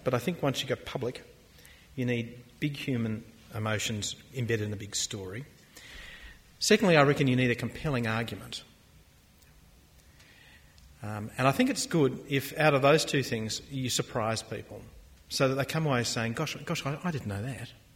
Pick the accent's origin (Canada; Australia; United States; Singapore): Australia; As you've heard, I am an Australian historian, so this is my home territory.